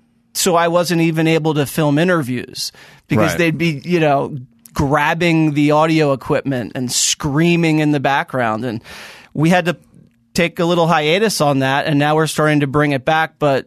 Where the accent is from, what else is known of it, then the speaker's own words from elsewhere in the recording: Philadelphia, Pennsylvania, United States; Well, I grew up in Philly, and, you know, not North Philly, but in a nicer area of Philly.